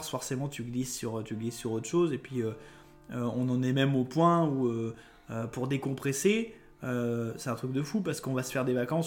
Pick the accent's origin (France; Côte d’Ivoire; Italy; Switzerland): France; Lyon, Auvergne-Rhône-Alpes; parce que moi, je suis de Lyon au départ. je suis un Lyonnais.